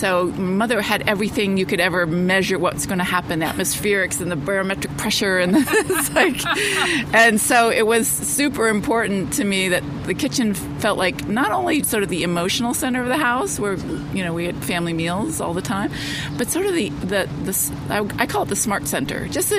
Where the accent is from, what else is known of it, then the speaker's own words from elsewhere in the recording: Vermont, United States; I grew up in Vermont, outside of Middlebury, so even smaller town than Middlebury, which is small enough.